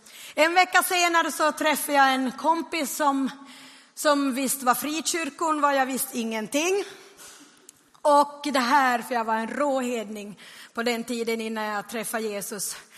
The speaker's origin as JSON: {"language": "Swedish", "town": "Vörå", "region": "Ostrobothnia", "country": "Finland", "lives_now": "Sweden", "said": "jag kommer från Vörå, så jag pratar ju brett och grovt och snett om stordan och borde och kyrka och kyrko. Men alltså jag har ju bott i Sverige i många år."}